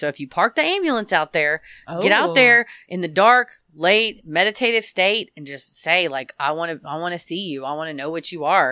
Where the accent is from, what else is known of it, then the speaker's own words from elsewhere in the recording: Mesquite, Texas, United States; It didn't used to be in Plano. It used to be Mesquite, Texas, baby.